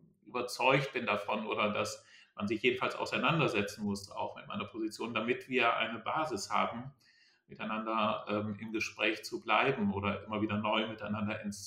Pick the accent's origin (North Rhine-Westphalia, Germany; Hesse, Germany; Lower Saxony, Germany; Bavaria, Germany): Lower Saxony, Germany; Ich war eben im Oldenburger Land in meiner Heimat.